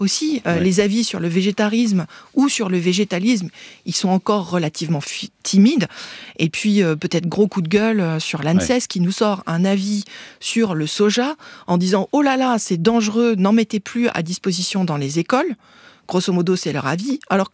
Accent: Nancy, Grand Est, France; born there; Oui, je suis née à Nancy, dans une famille...

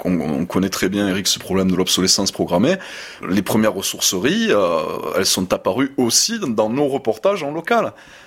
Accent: Provence-Alpes-Côte d'Azur, France; accent: Marseille accent; mon accent, l'accent du Sud, l'accent marseillais

